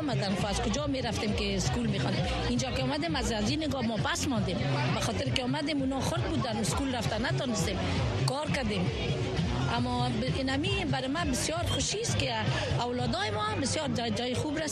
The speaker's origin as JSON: {"language": "Persian", "region": "Kabul", "country": "Afghanistan", "said": "که میفهمن که ما از کابل هستیم از افغانستان هستیم"}